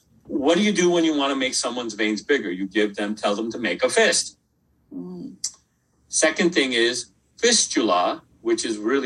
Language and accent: English; Midwest, United States; I'm a Midwesterner